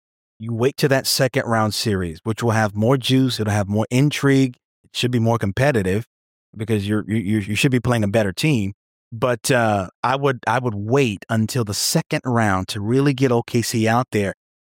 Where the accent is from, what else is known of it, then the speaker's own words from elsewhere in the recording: the Carolinas, United States; Growing up in the Carolinas, as I did, I grew up in the era where you had Raycom and you had ESPN doing the Duke Carolina game at the same time.